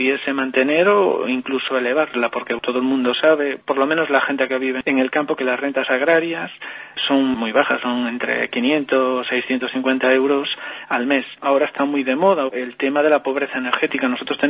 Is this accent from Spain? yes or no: yes; Muras, Galicia, Spain; born or raised there